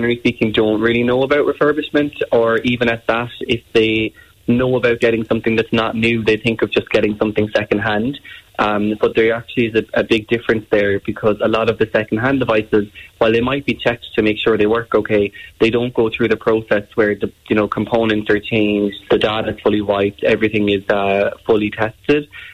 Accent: Ireland; And I think as Irish people, we're quite aware and quite guilty of having old devices

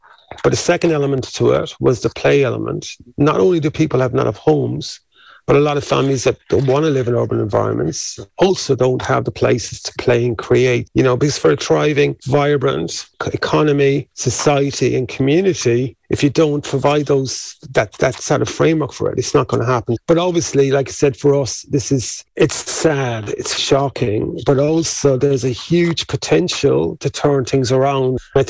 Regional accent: Munster, Ireland; I'm from rural Ireland. I'm from the Cork-Kerry border. My mom's from Kerry. My dad's from, my dad died recently, but he's from Cork.

